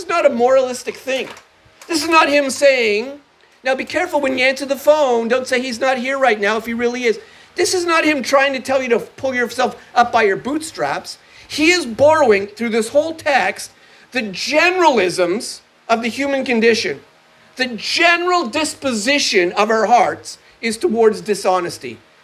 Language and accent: English; Muskoka, Ontario, Canada; You can tell I'm from Muskoka.